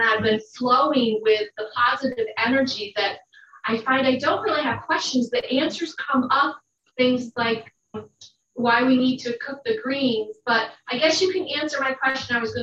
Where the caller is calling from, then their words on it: Penfield, New York, United States; From Penfield, New York.